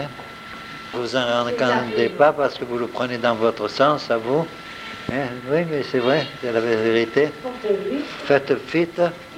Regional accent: Marseille, Provence-Alpes-Côte d'Azur, France; born there; Et je suis née à Marseille.

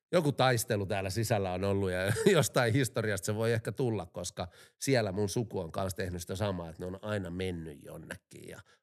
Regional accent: Helsinki, Uusimaa, Finland; Mähän olen syntynyt Helsingissä ja ollut aikamoinen altavastaaja aina. Ja mä muistan nuoruudesta, kun me ollaan Malmilla asuttu

